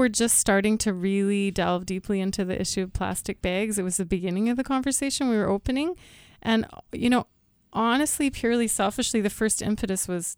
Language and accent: English; Calgary, Alberta, Canada; No, I was born and raised in Calgary.